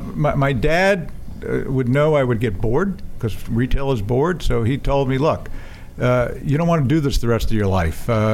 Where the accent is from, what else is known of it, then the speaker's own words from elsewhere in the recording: Long Beach, New York, United States; I grew up in Long Beach, New York.